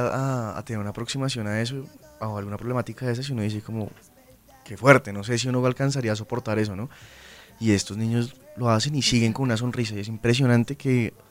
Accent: Colombia; Hemos perdido mucho ese somos todos colombianos

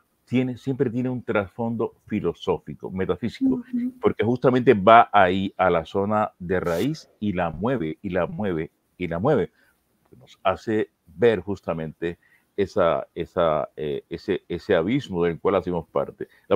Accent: Santa Catalina, Bolívar, Colombia; Yo de niño miraba mucho le comento, en Santa Catalina, donde yo nací, que era un pueblo del Caribe, etcétera, etcétera, no había luz en ese momento

